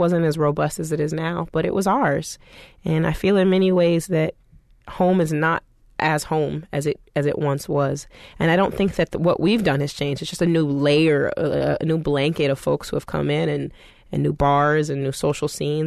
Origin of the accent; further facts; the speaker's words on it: Oakland, California, United States; If I traveled around the country and said I was from Oakland, people would sort of lean back a little bit and screw their faces and say, oh, I'm so sorry.